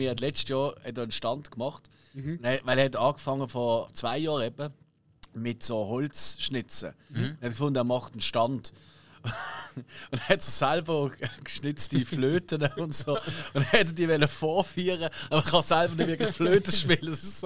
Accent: Basel, Basel-Stadt, Switzerland; Das ist eben bei uns in Basel nicht so, gell?

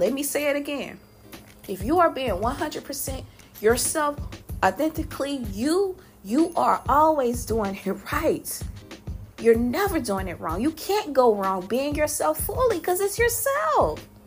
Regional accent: Louisiana, United States; I'm from Louisiana. Born and raised, I can't be anything but country. I can't be anything but Southern. That's who I am. I'm a Southern woman. I'm from Southeast Louisiana.

